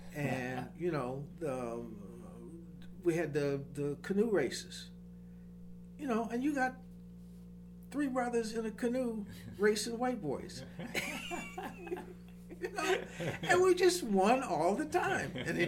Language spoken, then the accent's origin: English; Midwest, United States; because I grew up in the Midwest